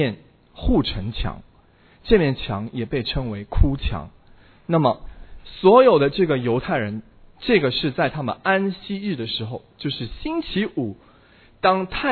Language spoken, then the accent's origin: Chinese; Hangzhou, Zhejiang, China; 我老家是杭州的，所以杭州虽然不像北方那么传统，但是在我80年代出生的那个时候